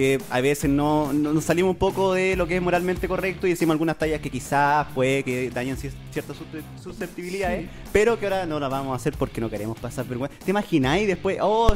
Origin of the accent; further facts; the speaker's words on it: Puente Alto, Santiago Metropolitan, Chile; soy estudiante de periodismo, tengo 22 años, soy de Puente Alto.